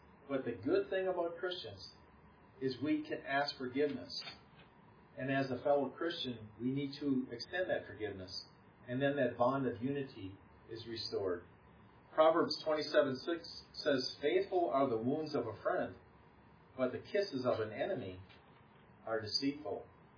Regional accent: Wisconsin, United States; Many towns, like the town where I grew up in Wisconsin, they have little bars.

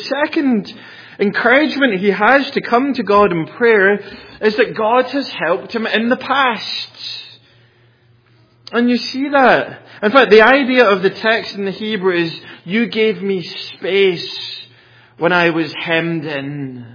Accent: Scotland, United Kingdom; growing up in Scotland and state school

